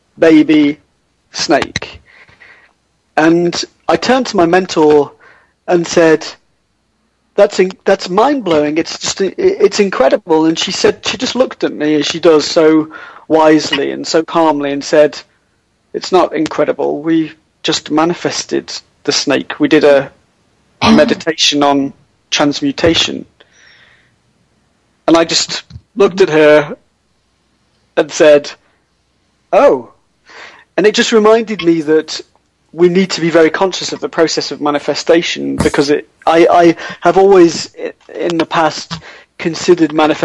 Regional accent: United Kingdom; I'm from Britain, so you know, you've never seen a snake in Britain, unless it's an adder snake.

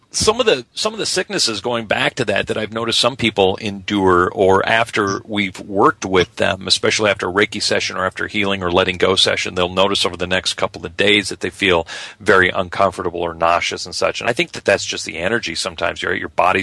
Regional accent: Buffalo, New York, United States; I'm from Buffalo, New York, and they say Buffalo is actually just Lower Canada.

